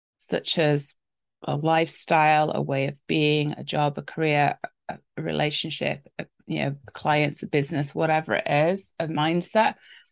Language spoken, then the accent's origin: English; England, United Kingdom; I'm English after all. I love my tea.